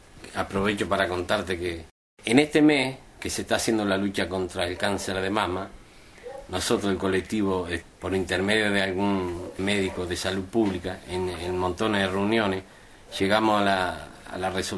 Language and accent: Spanish; Sauce, Canelones, Uruguay; yo nací, me crié en Sauce, vivo en Sauce.